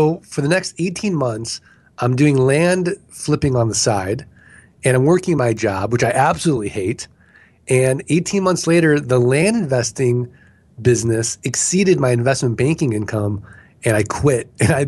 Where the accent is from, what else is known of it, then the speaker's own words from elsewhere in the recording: St. Louis, Missouri, United States; So I'm from St. Louis, I'm from the Show Me State, Missouri